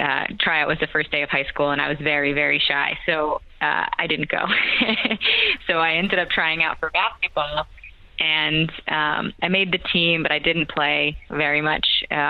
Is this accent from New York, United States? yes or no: yes; Queens, New York, United States; also born or lived in Brooklyn; So I was born in Brooklyn, where I went to Mary Queen of Heaven, and then I moved in at the end of second grade. So I started third grade at St. Francis de Sales in Rockaway in Queens